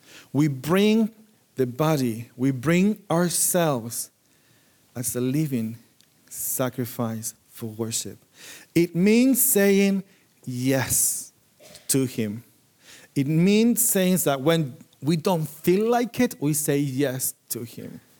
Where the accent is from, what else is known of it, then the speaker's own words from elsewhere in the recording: Chile; English is a second language; moved away; also born or lived in Spain; I come from Chile, I've been in Spain